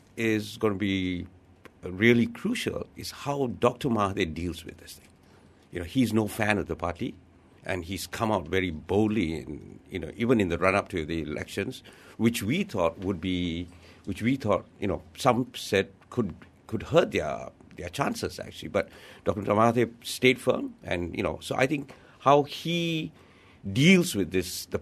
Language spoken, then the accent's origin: English; Kelantan, Malaysia; I grew up in Kelantan